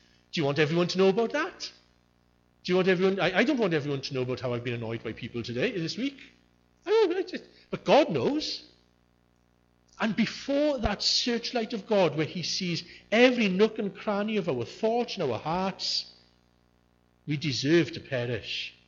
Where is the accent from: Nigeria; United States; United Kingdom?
United Kingdom; Yorkshire and the Humber; So I'm from Yorkshire. I was born in Yorkshire. I know I don't sound Yorkshire, but I was born in Yorkshire.